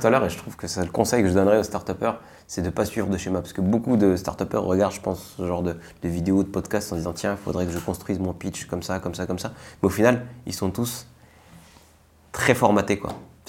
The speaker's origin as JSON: {"language": "French", "town": "Lyon", "region": "Auvergne-Rhône-Alpes", "country": "France", "said": "À échelle lyonnaise, parce que je suis de Lyon"}